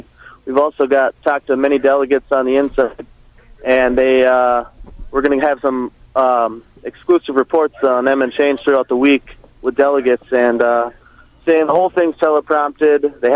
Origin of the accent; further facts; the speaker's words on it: Minneapolis, Minnesota, United States; I'm from Minneapolis here.